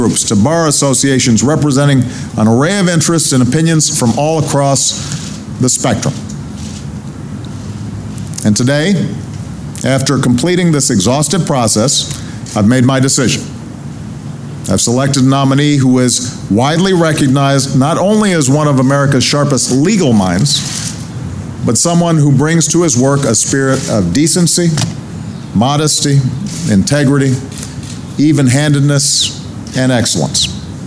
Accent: Chicago, Illinois, United States; in my hometown of Chicago, in my home state of Illinois.

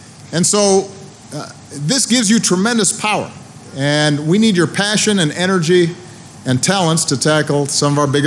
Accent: Hawaii, United States; also born or lived in Indonesia; I was born in Hawaii, spent most of my childhood in Hawaii, but I also spent time in Indonesia as a young boy.

